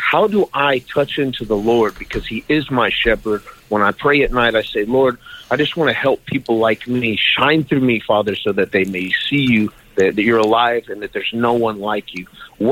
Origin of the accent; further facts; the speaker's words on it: Houston, Texas, United States; I'm from the Houston area, but I'm out here in Wallace, Texas, kind of at a treatment center.